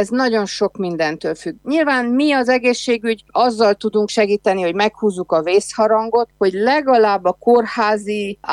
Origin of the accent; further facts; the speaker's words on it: Székely Land, Romania; mert mi a mi udvarunkban kell elsősorban rendet tegyünk, mint székelyföldi magyarság, vagy erdélyi magyarság